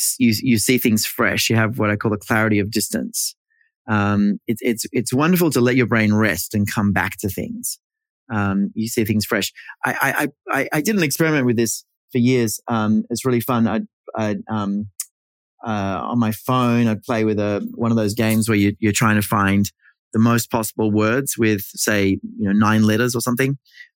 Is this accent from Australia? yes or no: yes; Australia; now in New York, United States; I'm Australian and originally, and I live here now, but in New York, but, you know